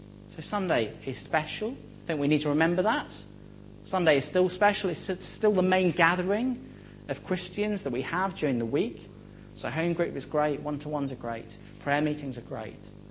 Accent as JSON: {"language": "English", "country": "United Kingdom", "said": "partly because we're British and British people are like this."}